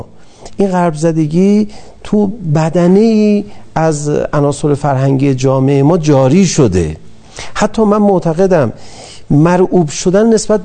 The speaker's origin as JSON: {"language": "Persian", "country": "Iran", "said": "بابا ما ایرانی هستیم"}